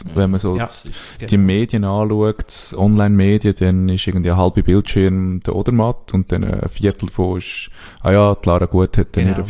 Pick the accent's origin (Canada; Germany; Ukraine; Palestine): Canada; Ja, als Kanadier, ja.